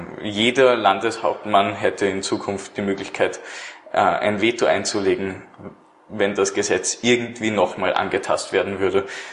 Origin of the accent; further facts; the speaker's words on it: Austria; Als Österreicher ist man nicht gewohnt, gleich den Rechtsweg zu bestreiten